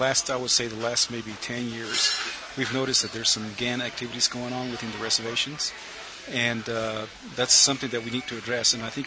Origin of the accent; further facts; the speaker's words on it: Cochiti Pueblo, New Mexico, United States; I grew up at Cochiti Pueblo. I'm from Cochiti.